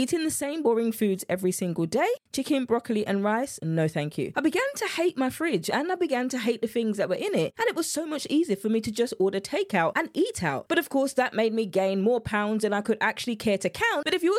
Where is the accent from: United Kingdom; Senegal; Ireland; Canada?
United Kingdom; England; accent: English; My English accent came out a lot right there.